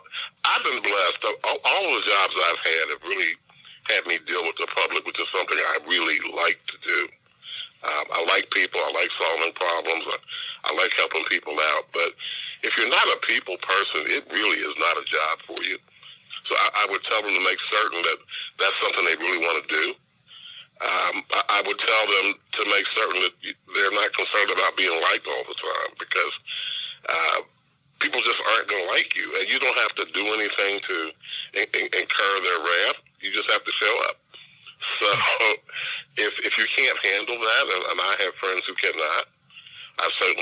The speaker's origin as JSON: {"language": "English", "town": "Avondale", "region": "Ohio", "country": "United States", "tie": "born or raised there", "said": "I grew up in Avondale, attended public schools, Hughes High School graduate, Cub Scout, Boy Scout, all that sort of stuff."}